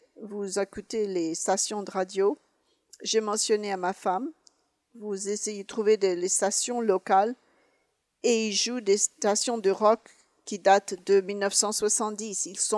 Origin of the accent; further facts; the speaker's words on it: Pennsylvania, United States; il y avait des petites villes en Pennsylvanie. Je venais des Appalaches. Il y avait des petites villes qui mouraient. Et la petite ville où j'ai grandi, c'était une petite ville assez vibrante et plein d'activités.